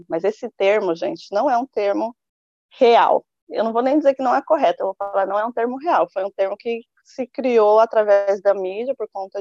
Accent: Guaianazes, São Paulo, Brazil; Eu sou de Guaianazes.

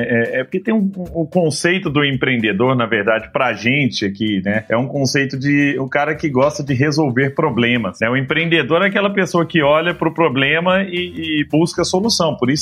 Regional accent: Araguari, Minas Gerais, Brazil; moved away; lá em Araguari, que é a minha cidade natal, Herigueri, né, em inglês, lá em Herigueri, eu, há 20 anos atrás, quando morava lá

